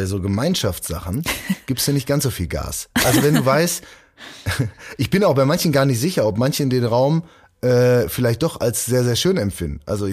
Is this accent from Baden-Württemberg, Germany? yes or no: no; North Rhine-Westphalia, Germany; wenn es bei uns im Ruhrgebiet gibt es Kleingärten